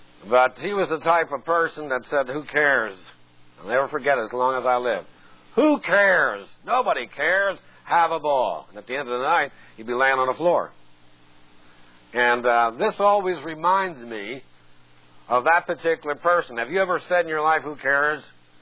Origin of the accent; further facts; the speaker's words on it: New York, United States; I was growing up in New York.